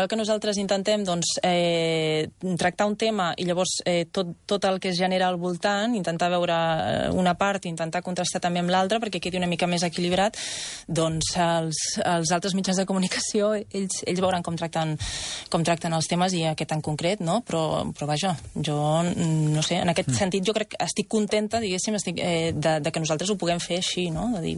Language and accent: Catalan; Granollers, Catalonia, Spain; I mira que tenim la mateixa edat i hem estat tota la vida a Granollers, diguéssim, estudiant i tot.